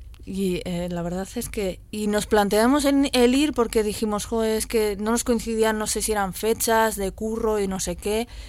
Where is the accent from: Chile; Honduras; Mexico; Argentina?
Argentina; also born or lived in Madrid, Spain; now in Barakaldo, Spain; como soy de Argentina, pero también de Madrid y ahora vivo en Baracaldo, pues es como que nunca al final pertenezco a ningún sitio